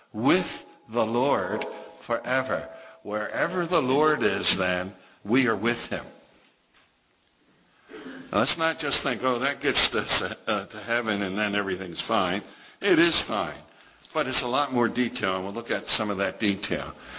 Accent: Baltimore, Maryland, United States; We grew up in Baltimore.

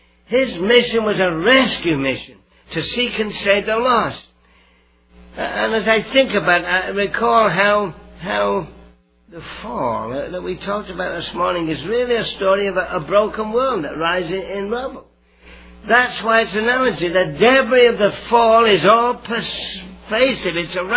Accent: England, United Kingdom; I was brought up in the Brethren Assemblies in England

